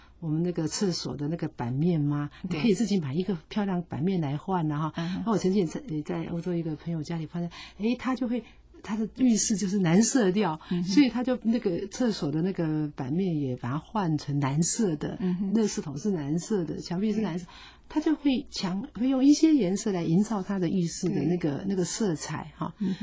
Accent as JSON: {"language": "Chinese", "country": "Taiwan", "said": "这个真的是也值得让我们台湾人的生活"}